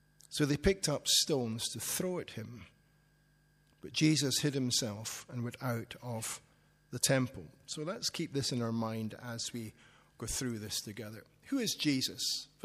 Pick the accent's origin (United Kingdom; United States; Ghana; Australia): United Kingdom; Scotland; When I was a kid growing up in Scotland